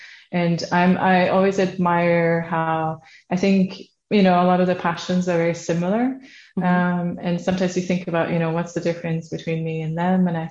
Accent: Netherlands; now in Sweden; I'm from the Netherlands, based in Sweden.

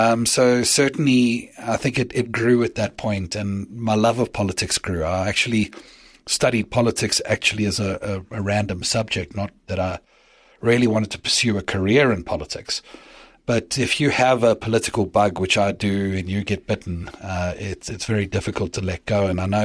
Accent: Durban, KwaZulu-Natal, South Africa; I was born in Durban in 1985, so I'm 39 this year.

